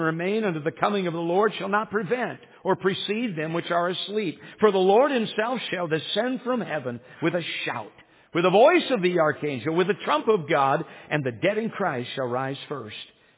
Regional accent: United States; You and I, as American believers

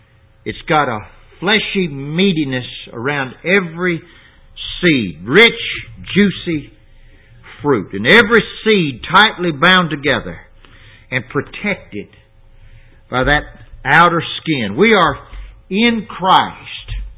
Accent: Louisiana, United States; I'm from South Louisiana, and when I think of cypress, I think of a water cypress

